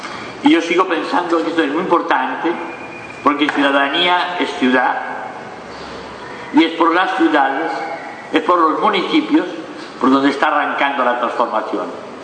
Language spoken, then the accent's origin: Spanish; Colombia; yo pensaba como colombiano